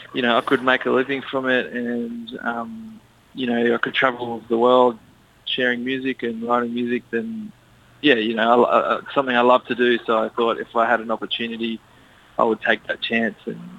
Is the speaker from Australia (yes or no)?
yes; Australia; also born or lived in Gold Coast, Australia; I was born on the Gold Coast and I grew up in Australia, but, you've got to visit the Ainga and mum's family is all in Samoa.